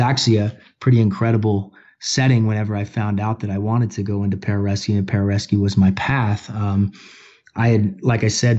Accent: Valparaiso, Florida, United States; born there; My father was stationed at Eglin Air Force Base. He was a PJ there, and I was born in Valparaiso Hospital.

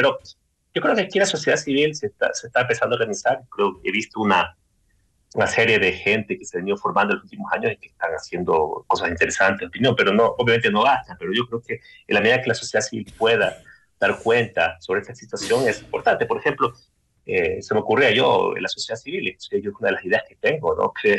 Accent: Manabí, Ecuador; Soy de Manabí, por ejemplo.

